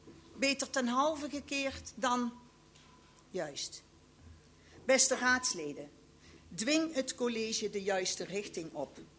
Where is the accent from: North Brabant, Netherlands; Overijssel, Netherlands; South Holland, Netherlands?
North Brabant, Netherlands; Reek; 63 jaar jong en geboren en getogen in Reek.